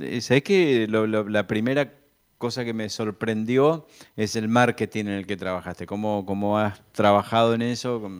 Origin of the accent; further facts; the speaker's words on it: Villa Guillermina, Santa Fe, Argentina; born there; yo nací en Villa Guillermina, de manera tal que hay mucha gente conocida mía en Villocampo, Las Toscas, Tacuarandí, San Antonio.